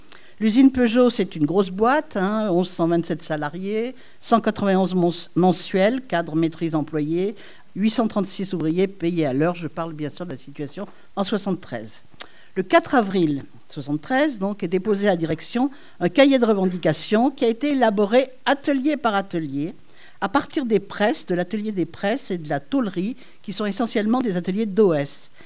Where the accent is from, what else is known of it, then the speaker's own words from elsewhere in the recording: Saint-Étienne, Auvergne-Rhône-Alpes, France; quand on est stéphanoise, et je suis stéphanoise